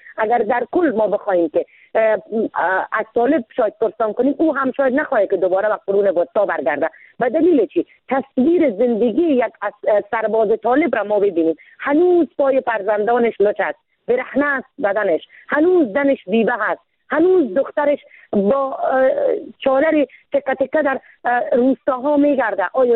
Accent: Afghanistan; من زن افغان هستم

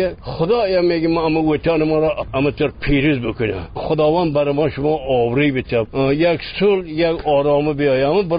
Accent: Sheberghan, Jowzjan, Afghanistan; از خود شبرغان.

